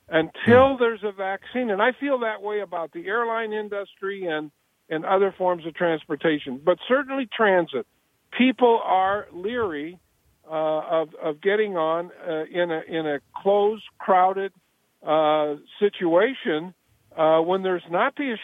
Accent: Peoria, Illinois, United States; There's a bus service from O'Hare to my hometown of Peoria that a lot of college students use.

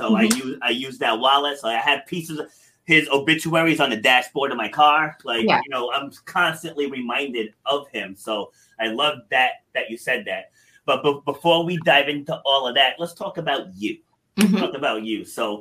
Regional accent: Rhode Island, United States; also born or lived in New York City, United States; So I was born in New York City, but then my parents moved us up here to Rhode Island, mm-hmm. completely different environment.

